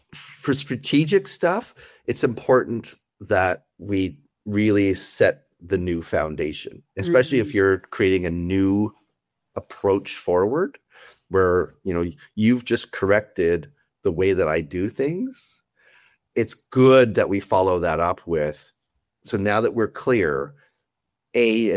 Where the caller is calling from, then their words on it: Toronto, Ontario, Canada; I'm from Toronto, Ontario in Canada.